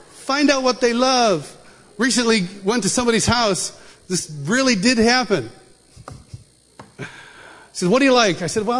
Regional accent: Marion, New York, United States; I've gone back to my hometown, little town, upstate New York, Marion, New York, 30 miles east of Rochester.

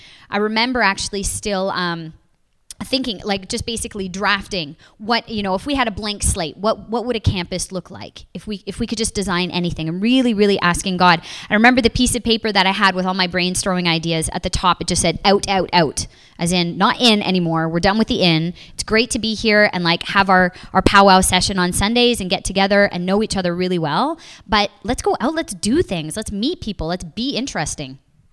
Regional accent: Toronto, Ontario, Canada; somebody who was born and bred in Toronto, which is rare, as Steve was saying

